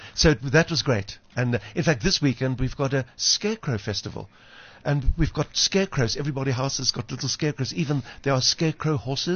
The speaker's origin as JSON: {"language": "English", "town": "Cape Town", "region": "Western Cape", "country": "South Africa", "tie": "born or raised there", "said": "it's just the story of growing up in Pinelands in Cape Town with a musical family"}